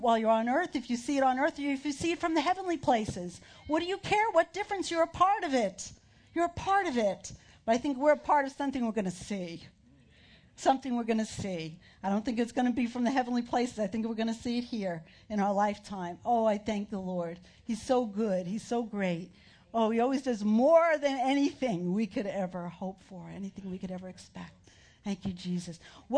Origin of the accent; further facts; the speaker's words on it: New York, United States; As you know, I'm from New York. I don't know anything about snakes.